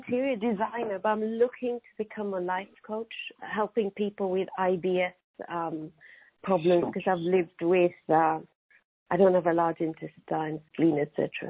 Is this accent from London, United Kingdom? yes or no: yes; London, United Kingdom; and I'm from London.